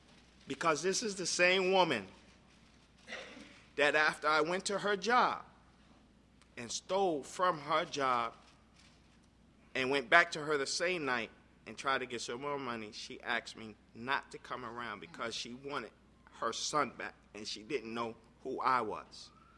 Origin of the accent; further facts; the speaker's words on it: New York City, New York, United States; now in Atlanta, United States; I live in Atlanta now, but I'm from New York, born and raised.